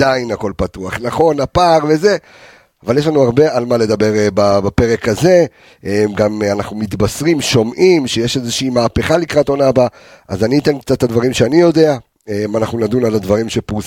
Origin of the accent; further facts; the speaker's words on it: Morocco; now in Israel; כאילו, אתה יודע, אני מרוקאי, ועוד שהגיע ממרוקו